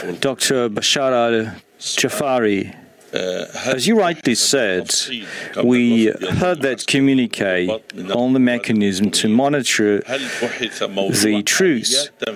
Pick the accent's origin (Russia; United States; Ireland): Russia; I'm from Russia.